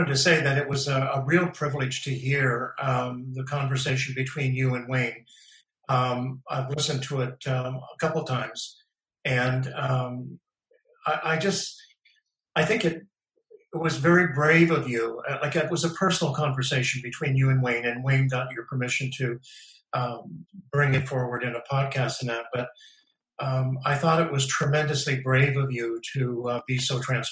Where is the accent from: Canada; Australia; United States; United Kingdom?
Canada; Dieppe, New Brunswick; from Dieppe, New Brunswick, east coast of Canada.